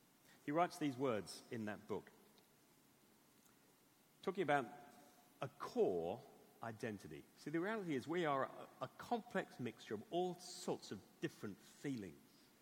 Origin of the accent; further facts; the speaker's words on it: England, United Kingdom; So that's why I'm not welcoming all the people who come from other countries into England, because I'm English.